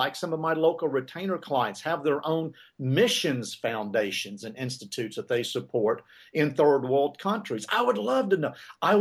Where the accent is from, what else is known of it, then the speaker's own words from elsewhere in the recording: Bowling Green, Kentucky, United States; comes down to little Bowling Green, Kentucky, my hometown where I was born.